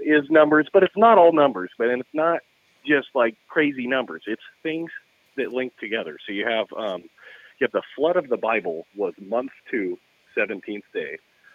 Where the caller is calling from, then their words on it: Pacific Northwest, United States; from the Pacific Northwest.